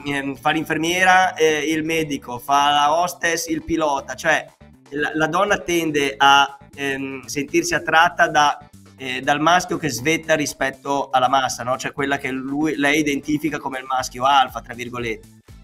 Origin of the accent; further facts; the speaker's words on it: Genoa, Liguria, Italy; io da genovese non riesco a comprendere bene queste cose